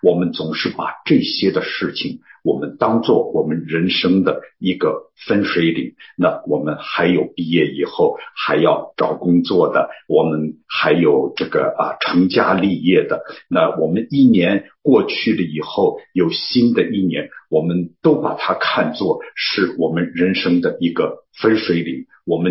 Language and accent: Chinese; Shanghai, China; 当时我听的时候，我是上海人啊